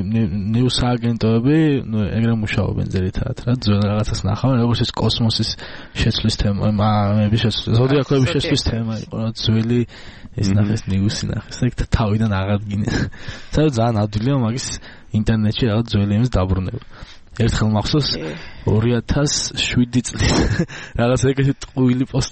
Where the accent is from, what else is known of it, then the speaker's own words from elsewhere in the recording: Tbilisi, Georgia; თბილისელი ვარ.